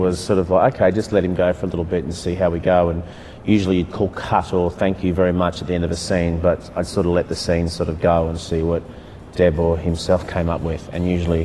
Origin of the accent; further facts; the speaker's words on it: Ireland; You know, being an Irishman, and I suppose Chris O'Dowd was the only person that could say that that night.